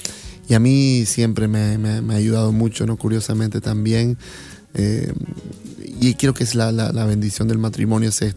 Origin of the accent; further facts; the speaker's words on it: Beni, Bolivia; Yo vengo de un lugar, pues bueno, vengo del Beni, donde se habla fuerte